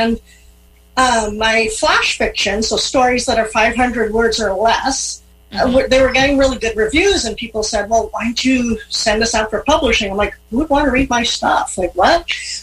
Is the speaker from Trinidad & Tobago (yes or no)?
yes; Trinidad & Tobago; Probably because I grew up in the Caribbean and they didn't know what to do with me because blind kids don't go to school in Trinidad and Tobago.